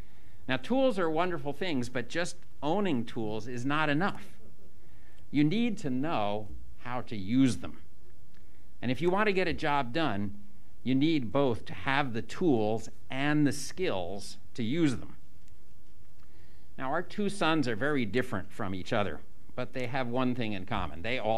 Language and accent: English; United States; now in Hong Kong; I'm an American. I have a beautiful Korean wife.